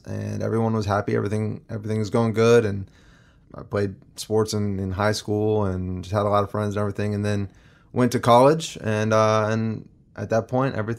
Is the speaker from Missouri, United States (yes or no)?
yes; Columbia, Missouri, United States; also born or lived in Australia; Yep, from Missouri. I was born in Australia, raised in Missouri.